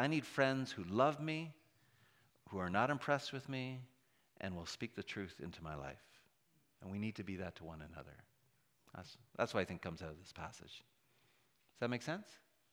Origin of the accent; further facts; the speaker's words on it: Canada; On one hand, I think we're too nice. Part of that's being Canadian.